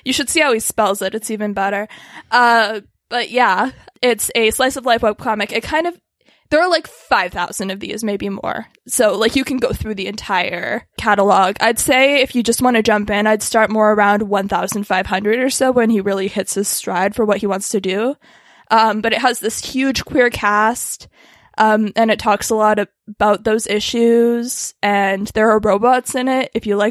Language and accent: English; Canada; And I love this one because I'm Canadian and there are so many Canadian jokes in it.